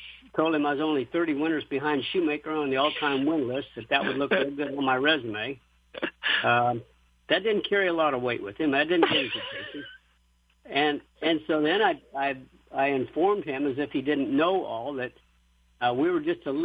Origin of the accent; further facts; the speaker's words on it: Colorado, United States; I was raised in the mountains of Colorado. The nearest racetrack was in Denver